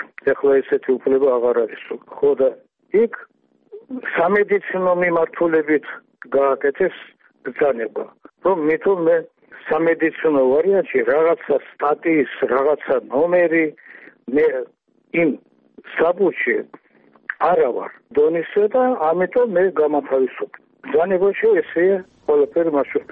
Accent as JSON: {"language": "Georgian", "region": "Tbilisi", "country": "Georgia", "tie": "born there", "said": "მაგრამ მე ხომ თბილისში დავიბადე"}